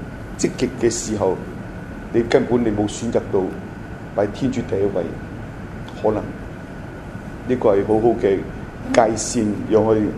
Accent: China; 我從中國嚟嘅。

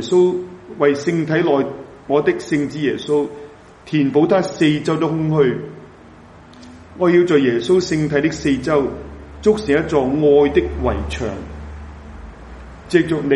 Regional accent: Hong Kong; 这个同埋我哋中国人嗰种道德观啊，完全冇晒

